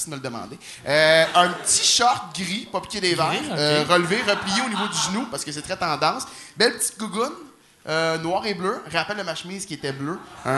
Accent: Saint-Eustache, Quebec, Canada; Parce que moi, j'étais un petit gars, là, je viens de Saint-Eustache, c'est juste à côté de Pointe-Calumet

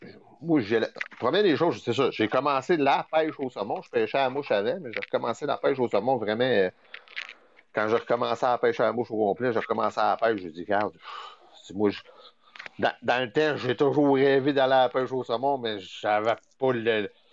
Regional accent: Shawinigan, Quebec, Canada; now in Quebec City, Canada; Je suis originaire de Shawinigan, c'était plus facile dans ce temps-là. Puis là, la vie a fait que je me suis ramassé à Québec.

